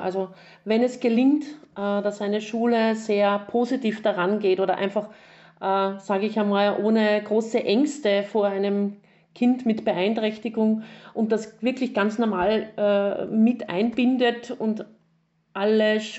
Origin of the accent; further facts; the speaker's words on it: Upper Austria, Austria; ich komme ja aus Oberösterreich.